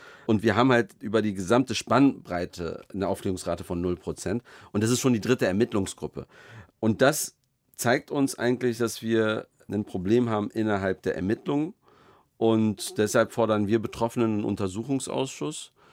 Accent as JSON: {"language": "German", "region": "Berlin", "country": "Germany", "tie": "born or raised there", "said": "Ich bin also in Kreuzberg geboren und aufgewachsen in Neukölln. Deshalb sage ich immer, ich habe einen Kreuzberger Migrationshintergrund."}